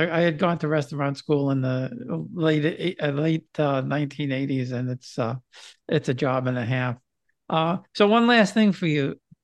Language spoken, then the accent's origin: English; New York, United States; And I'm ashamed to say, as a New Yorker, that some of my favorite Italian restaurants were in Chicago.